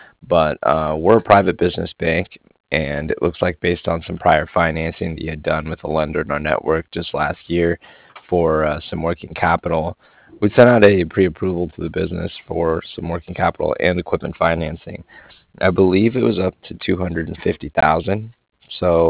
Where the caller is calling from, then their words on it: Florida, United States; I'm calling from